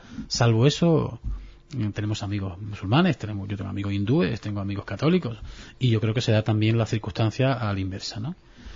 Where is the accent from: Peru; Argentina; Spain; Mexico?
Spain; Melilla; yo soy melillense, pero llevo a gala que donde hay un melillense hay un buen hombre